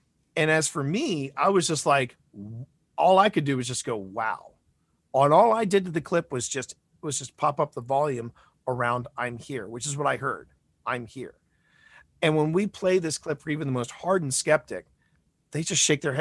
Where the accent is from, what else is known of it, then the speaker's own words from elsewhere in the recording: Richmond, Virginia, United States; I've never been a big fan of, and this is a kid that was born and raised in Richmond, Virginia.